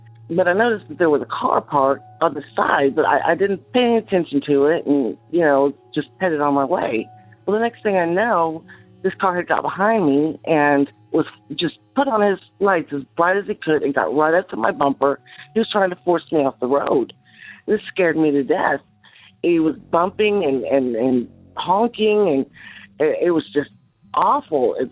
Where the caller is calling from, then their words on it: Arkansas, United States; I'm calling from Central Arkansas.